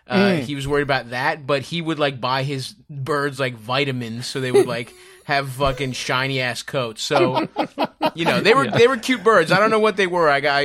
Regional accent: Baltimore, Maryland, United States; now in New York, United States; Grew up in Baltimore, and so I did a rewatch in like April through May until the weather got nice and New York stopped being so scary.

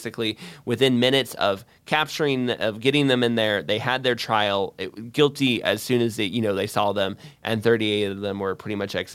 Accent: Florida, United States; I mean, I am personally from Florida, and I live in a hot country.

